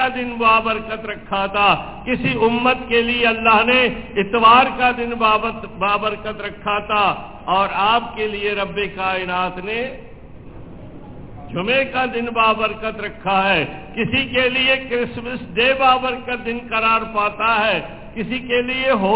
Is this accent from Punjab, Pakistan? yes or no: no; Balochistan, Pakistan; میرا تعلق بلوچستان سے ہے،